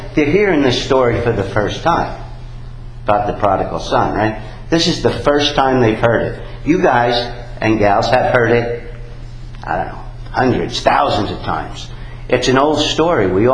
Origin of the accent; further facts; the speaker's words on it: New York, United States; Me and my brother, I grew up in New York, and I'm a Red Sox fan.